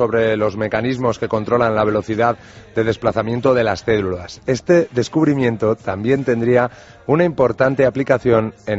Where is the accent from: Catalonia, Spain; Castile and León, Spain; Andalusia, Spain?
Castile and León, Spain; Salamanca; yo soy de Salamanca. Yo soy de Salamanca, para empezar.